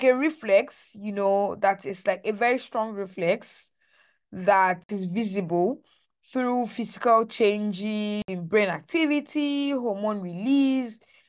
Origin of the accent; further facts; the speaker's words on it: Nigeria; my experience growing up in Nigeria